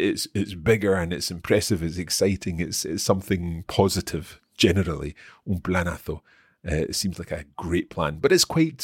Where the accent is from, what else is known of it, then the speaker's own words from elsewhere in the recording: Aragon, Spain; Okay, so given that we're both from Aragón